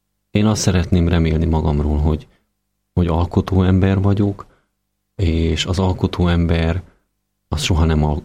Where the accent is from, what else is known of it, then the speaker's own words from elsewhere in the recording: Odorheiu Secuiesc, Harghita, Romania; Én Székelyudvarhelyen születtem, egy tömbháznegyed lakója lettem. Ugye az én szüleim mindketten faluról városba költözött proletárok voltak.